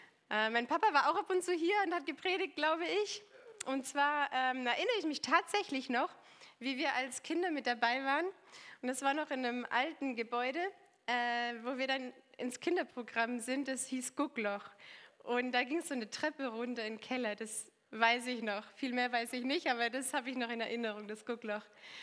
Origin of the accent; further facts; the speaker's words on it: Normandy, France; ich bin in der Normandie geboren, in Frankreich aufgewachsen, bin da zur Schule gegangen, bis zum Abi, das französische Abi.